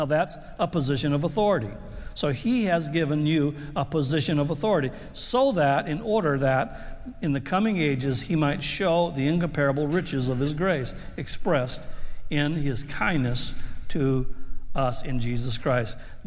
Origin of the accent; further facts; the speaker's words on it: Gardiner, Maine, United States; I come from Gardner, Maine. Has anybody ever heard of Gardner, Maine? No one has. 5,000 people, nowhere, nothing's happening there.